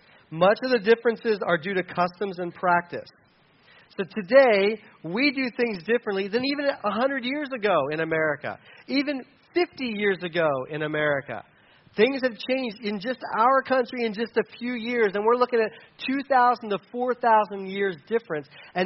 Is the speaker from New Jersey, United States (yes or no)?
no; Delaware, United States; where I grew up in Delaware, you know, people didn't hold their guns like this.